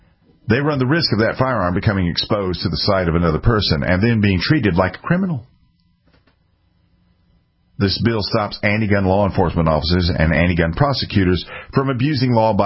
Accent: South Carolina, United States; One is my home state, South Carolina.

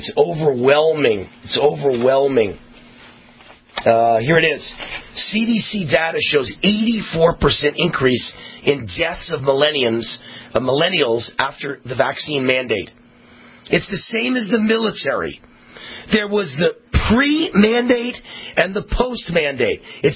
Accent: Las Vegas, Nevada, United States; And this is going on in Las Vegas, my hometown and my flagship station here, AM 670.

